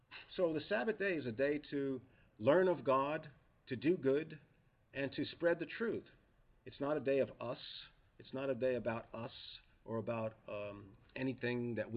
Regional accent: New York, United States; also born or lived in Tennessee; I'm from New York, but I lived in Tennessee for a long time, so my whole way of talking is really mixed up.

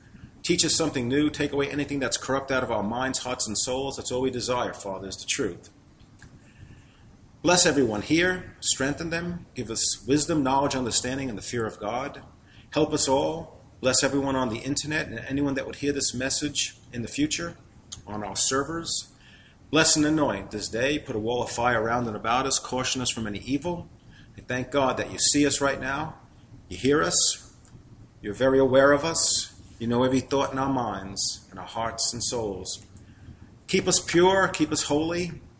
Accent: Manhattan, New York, United States; You got to remember, I'm from Manhattan. I'm from New York, so this is a long way from here.

